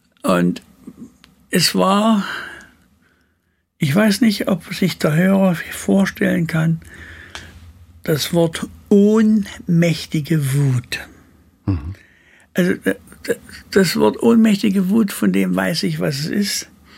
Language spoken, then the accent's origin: German; Sosa, Saxony, Germany; born there; Aber ich bin in Sosa geboren, in unserem Hausflur